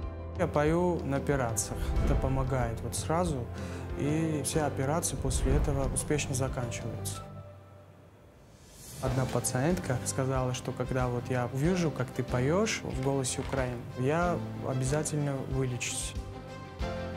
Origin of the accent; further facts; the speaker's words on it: Yerevan, Armenia; мне 27 лет, я из Армении, города Ереван.